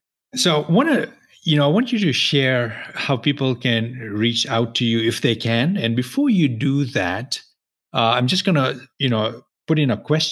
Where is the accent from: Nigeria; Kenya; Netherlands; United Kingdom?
Kenya; moved away as an adult; now in United States; been in business for 25 years myself in the US, you know, born and raised in Kenya, you know, came here with, you know, for a college education